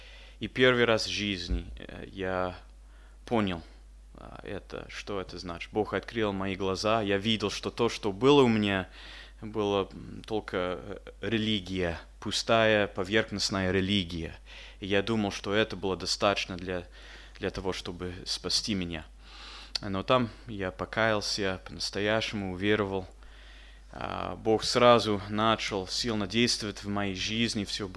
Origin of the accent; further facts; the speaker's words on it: Canada; Russian is a second language; Немецкая фамилия. Я сам вырос в Канаде. Я вырос в очень хорошей, крепкой христианской семьи.